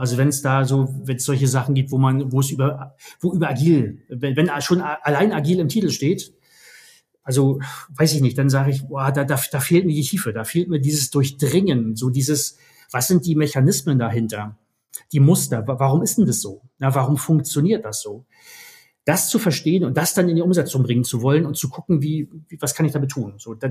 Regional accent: Waren, Mecklenburg-Vorpommern, Germany; meine Kindheit in Wahren-Müritz hat mich extrem, extrem geprägt. Ein wunderschöner Ort.

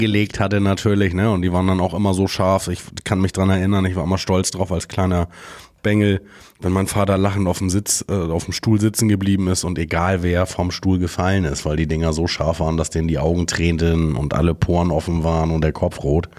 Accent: Hamburg, Germany; Ich bin aufgewachsen immer am Pendeln zwischen Sasel und der Reeperbahn. Mein Vater hat auf der Reeperbahn gearbeitet und wir haben in Sasel gewohnt.

